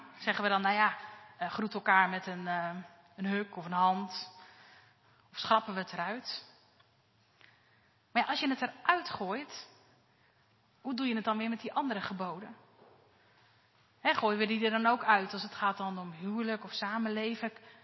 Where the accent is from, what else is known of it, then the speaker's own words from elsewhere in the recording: Rotterdam, South Holland, Netherlands; Nou, ik kom uit Rotterdam